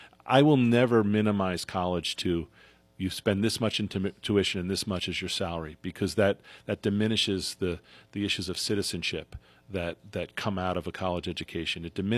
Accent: Long Island, New York, United States; also born or lived in Bucks County, United States; I grew up on Long Island, so I was used to the beach. But we began to realize we missed more of the topography because I lived in Bucks County for many years.

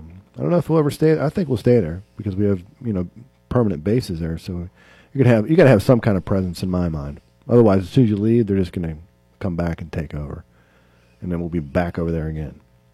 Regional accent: Butler, Pennsylvania, United States; I'm originally from Butler.

